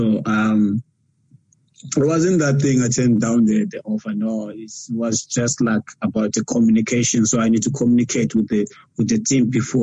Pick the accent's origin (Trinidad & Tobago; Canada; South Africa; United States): South Africa; now in Japan; It's tough for us as South African players, you know.